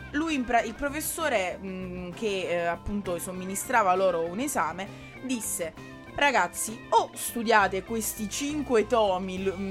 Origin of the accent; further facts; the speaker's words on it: Molise, Italy; io sono molisana, e venendo dalla mia piccola realtà